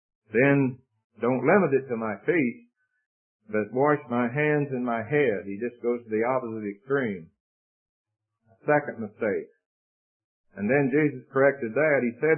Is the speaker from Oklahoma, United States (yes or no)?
yes; Tulsa, Oklahoma, United States; I went to a revival meeting once in my hometown of Tulsa, Oklahoma.